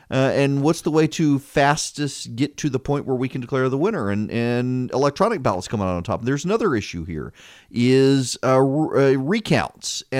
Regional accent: Louisiana, United States; I'm from Louisiana. I know about ballot stuffing and the like.

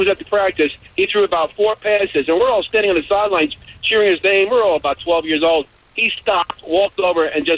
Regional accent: New York, United States; I grew up in New York in the 70s, and we were big, huge New York Jet fans.

